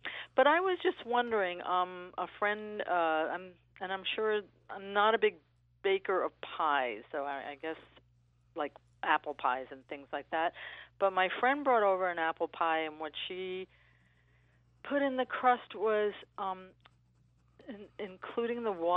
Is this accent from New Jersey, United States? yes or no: no; New York, United States; now in Northampton, United States; I'm from New York originally, so, you know, I'm a little